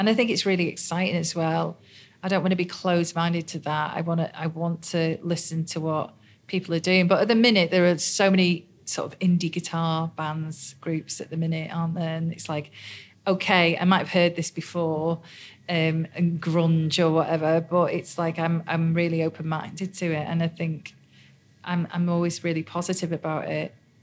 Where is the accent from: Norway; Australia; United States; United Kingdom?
United Kingdom; Liverpool, North West England; now in Manchester, United Kingdom; I came from Liverpool where there were a lot of boy guitar bands, and then when I moved to Manchester